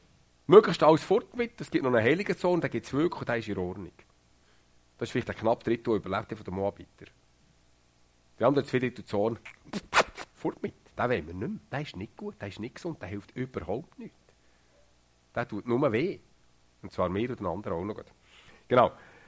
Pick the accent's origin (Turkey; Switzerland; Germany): Switzerland; Und nebenbei bin ich Schweizer.